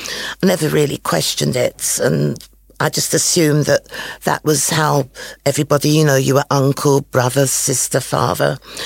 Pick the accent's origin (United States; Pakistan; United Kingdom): United Kingdom; England; They weren't used to people who'd been born and brought up in England having, you know, my colour skin.